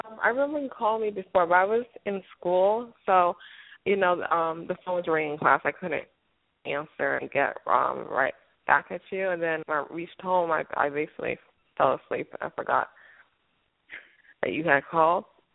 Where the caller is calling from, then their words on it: Florida, United States; I'm calling from South Florida.